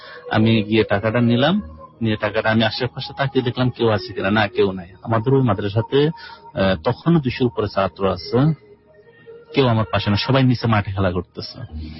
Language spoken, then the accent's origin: Bangla; Noakhali, Chittagong Division, Bangladesh; আমি মূলত নোয়াখালীর ছেলে, ছোটবেলায় নোয়াখালীর ছিলাম। এরপর আমার বয়স যখন 8 বছর, তখন আমি চট্টগ্রাম লেখাপড়ার জন্য চলে যাই, সেখানে আমি লেখাপড়া করছি 4 বছর। তারপর আবার আমি ঘটনাক্রমে নোয়াখালীতে